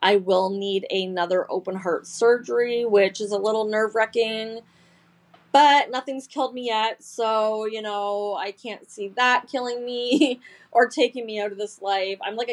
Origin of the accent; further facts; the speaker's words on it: Collingwood, Ontario, Canada; I was born on June 23rd, 1981 in Collingwood, Ontario, Canada. It was a very small town, and I was born and raised there.